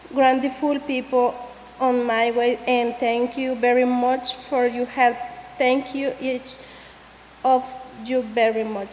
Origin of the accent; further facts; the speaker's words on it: Guatemala; now in United States; I am from Guatemala.